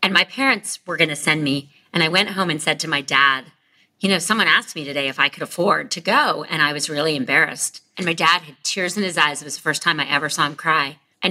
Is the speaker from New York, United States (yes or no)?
no; North Miami Beach, Florida, United States; So I grew up in North Miami Beach, Florida, you know, a suburb.